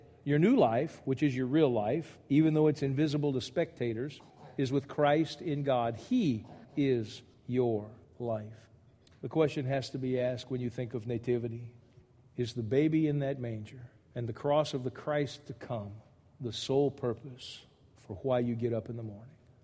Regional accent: Louisiana, United States; I grew up in Louisiana.

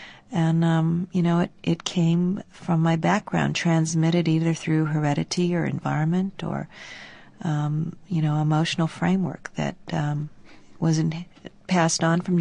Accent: United States; And yet I do know now that history is I'm an American and that history is my history.

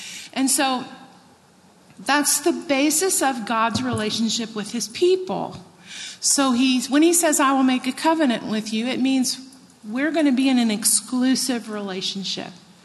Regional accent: Texas, United States; When I was growing up, I grew up in Texas.

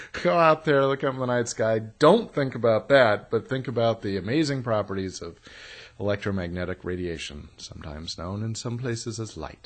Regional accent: Sacramento, California, United States; 500 kilometers, by the way, would easily fit between, say, L.A. and my hometown, Sacramento, or D.C. and Boston, or London and Frankfurt.

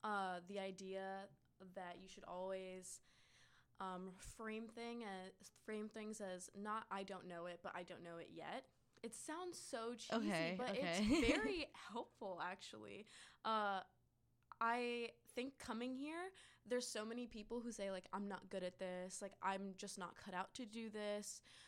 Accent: Fort Lauderdale, Florida, United States; I'm from Fort Lauderdale, Florida, in the area.

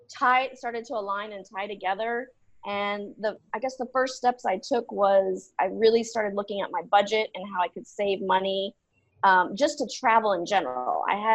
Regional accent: Nebraska, United States; moved away as an adult; also born or lived in Arizona; I'm originally from the U.S., spent a lot of time growing up in the Midwest in Nebraska.

